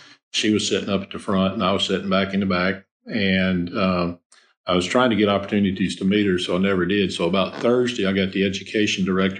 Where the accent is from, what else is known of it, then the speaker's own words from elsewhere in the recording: Mobile, Alabama, United States; now in Colorado Springs, United States; I'm originally from Alabama. I'm from Mobile, Alabama, and moved here in 1981.